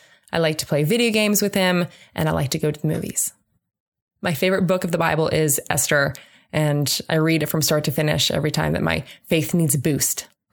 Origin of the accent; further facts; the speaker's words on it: Maryland, United States; I'm originally from Maryland, and I'm an East Coast girl living in a southern world.